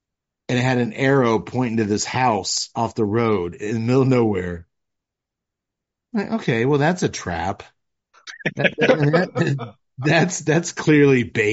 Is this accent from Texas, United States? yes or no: yes; Texas, United States; Well, Tut, for me, it was, we grew up in Texas, home of the Texas Chainsaw Massacre